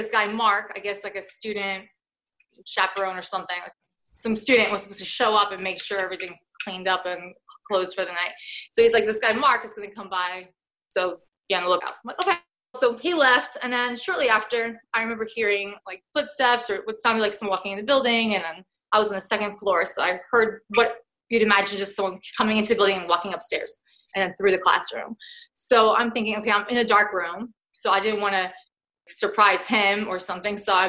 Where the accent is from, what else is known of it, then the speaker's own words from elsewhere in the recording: Poland; English is a second language; I'm originally from Poland.